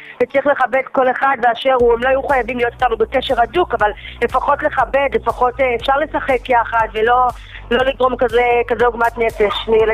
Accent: Bnei Brak, Tel Aviv District, Israel; אנחנו מבני ברק.

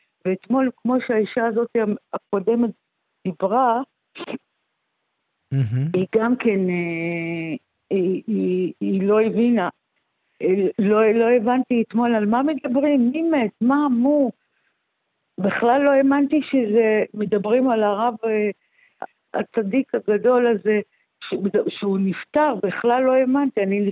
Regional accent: Jerusalem, Jerusalem District, Israel; אני ירושלמית

